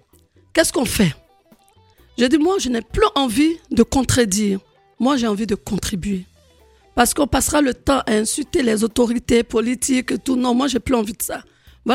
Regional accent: Abidjan, Côte d’Ivoire; Comme on dit chez nous à Abidjan, soyez dans nos reins.

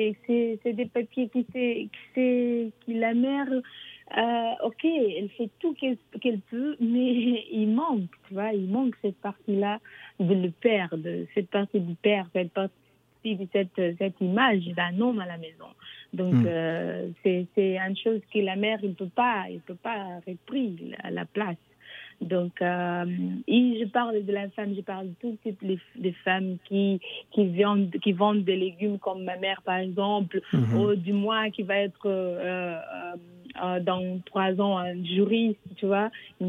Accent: Cape Verde; Donc, moi, je viens du Cap-Vert, de l'Afrique.

